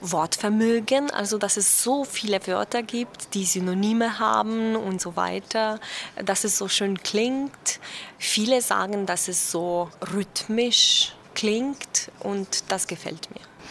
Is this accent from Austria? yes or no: no; Slovenia; German is a second language; Ich komme aus Slowenien. Ich bin 1981 geboren.